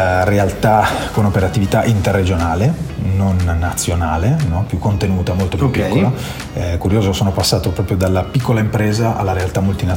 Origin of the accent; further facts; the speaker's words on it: Genoa, Liguria, Italy; io vengo da Genova, no? Ho fatto 33 anni a Genova.